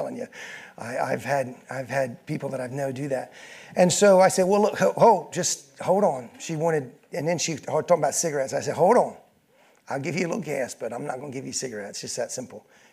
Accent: Georgetown, Delaware, United States; And I said, well, I'm from Georgetown, born and raised.

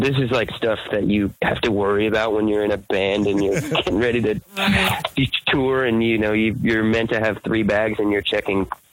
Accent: Texas, United States; now in Nashville, United States; I grew up in Texas, and I left a lot of them in Texas when I moved

